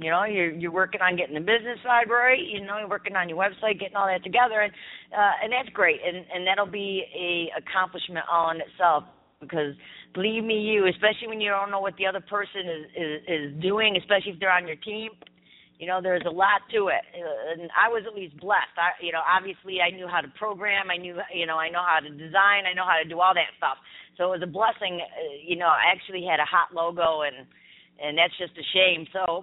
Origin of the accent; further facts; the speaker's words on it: New York, United States; we're able to chop it up because we're both originally from New York.